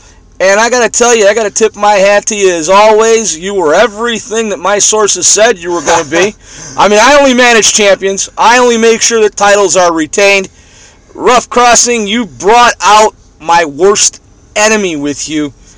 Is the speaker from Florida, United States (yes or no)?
no; New York City, New York, United States; You know, growing up in New York City, I was fortunate enough to see the original Worldwide Wrestling Federation.